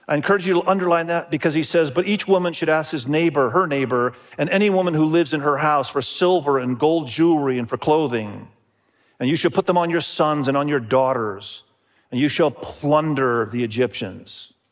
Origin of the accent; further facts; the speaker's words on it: Indonesia; When I grew up in Indonesia, I saw lots and lots of people with leprosy.